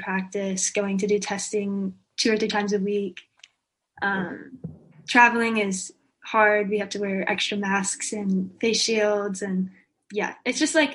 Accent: Sacramento, California, United States; I'm from Sacramento.

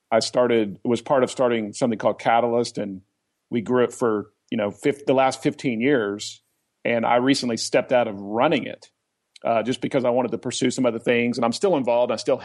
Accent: Oklahoma, United States; now in Atlanta, United States; You know, I'm a son of Jerry and Penny. I grew up in Oklahoma. You know, I mean, I live in Atlanta.

